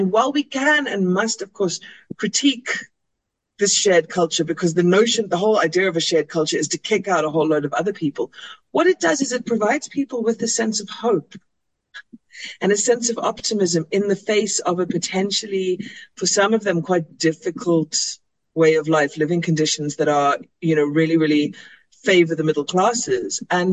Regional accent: South Africa; But it was so interesting to be in Mexico as a South African

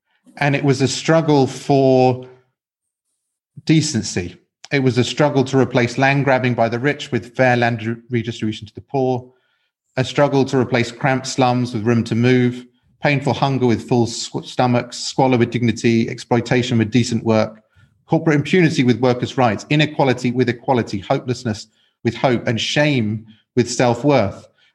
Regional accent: England, United Kingdom; Now, you can hear from my accent that I'm English.

